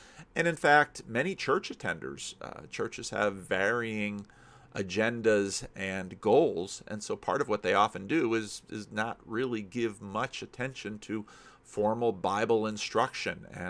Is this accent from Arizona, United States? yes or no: no; New Jersey, United States; When I was growing up in the East Coast of the United States, whenever there was a snowfall in New Jersey, we would all get out there and shovel each other's yards.